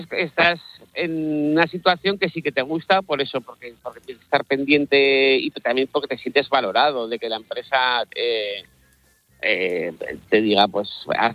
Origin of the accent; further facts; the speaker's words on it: Zaragoza, Aragon, Spain; now in Vigo, Spain; soy de Zaragoza y vivo en Vigo, porque sí. Una gallega, y aprovecho para decirle, una gallega me echó el lazo y vine a vivir aquí